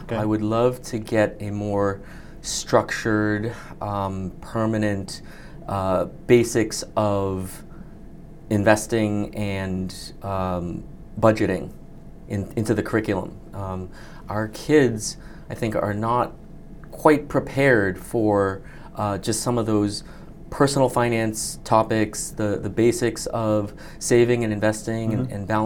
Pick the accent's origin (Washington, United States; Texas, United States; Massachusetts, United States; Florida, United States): Massachusetts, United States; Quincy; I am a near lifelong Quincy resident. I grew up in Howes Neck. I graduated from these public schools